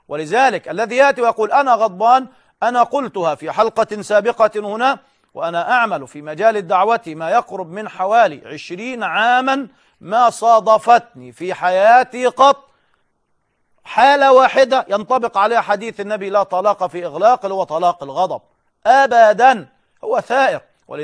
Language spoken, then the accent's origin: Arabic; Egypt; ليس عندنا في مصر فقط